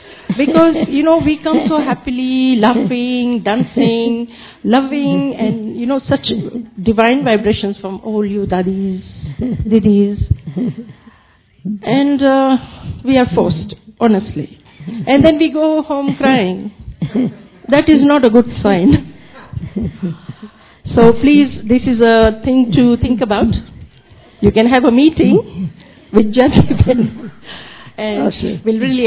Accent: London, United Kingdom; I'm from London

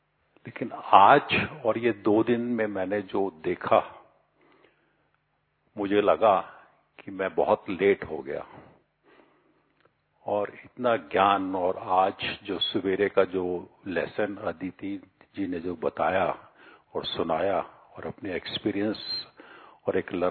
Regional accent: Delhi, India; मैं दिल्ली से आया हूँ।

